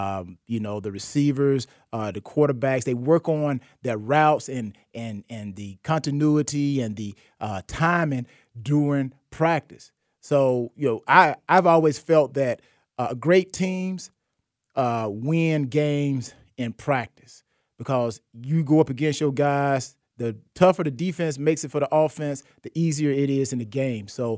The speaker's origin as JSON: {"language": "English", "town": "LaGrange", "region": "Georgia", "country": "United States", "said": "now I'm from Georgia now. I'm from"}